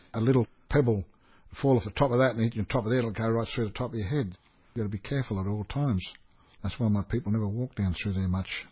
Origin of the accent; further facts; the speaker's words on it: Port Kembla, New South Wales, Australia; We grew up around Hill 60, that's in Port Kembla. Lived on official camps